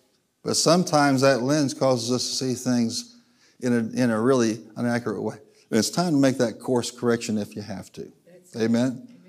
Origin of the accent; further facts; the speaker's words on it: Illinois, United States; But I'm like, bless God, I'm from Illinois.